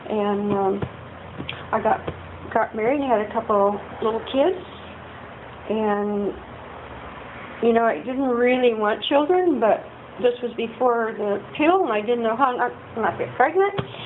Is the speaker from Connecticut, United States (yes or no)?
no; Sonoma, California, United States; I grew up in Sonoma, California. I'm a native daughter of the Golden West, whatever they call it. I grew up on a ranch.